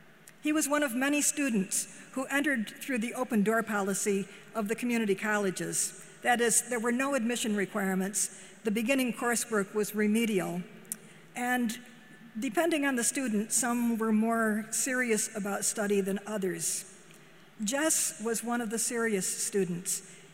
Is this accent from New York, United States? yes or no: yes; Johnstown, New York, United States; coming here to Auriesville is very much a homecoming for me because my hometown is Johnstown.